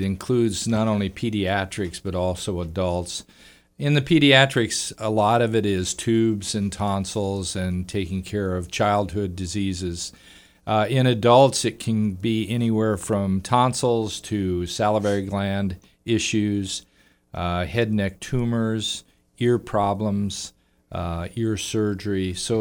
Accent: North Platte, Nebraska, United States; Well, originally I grew up in Nebraska, in North Platte, Nebraska, so I'm very familiar with the Plains area.

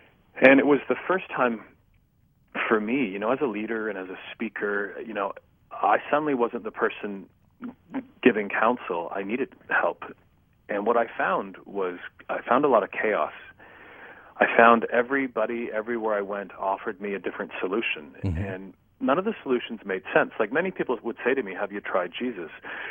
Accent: Canada; being a Canadian, I'm a foreign student in the U.S.

